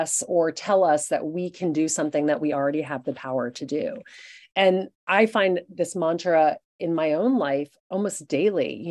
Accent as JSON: {"language": "English", "region": "Louisiana", "country": "United States", "tie": "born or raised there", "said": "I mean, I grew up in Louisiana in the Deep South, and my mother is British, which is also a culture that's quite sort of stiff upper lip."}